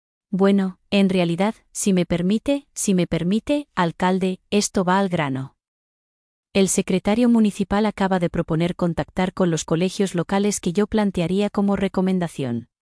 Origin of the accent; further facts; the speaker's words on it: La Puente, California, United States; born there; Nací aquí en La Puente, hace 79,5 años, y solo he vivido en 2 lugares diferentes